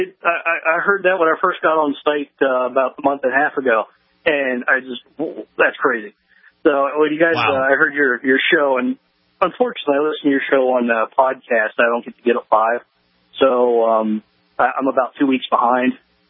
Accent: Harrisburg, Pennsylvania, United States; Right now I'm in New Jersey, but I'm actually from the Harrisburg area in Pennsylvania.

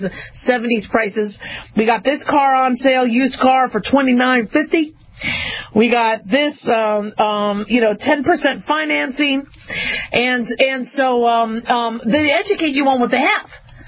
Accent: California, United States; You know, so, so I grew up in California, and there was Cal Worthington and his dog, Spot.

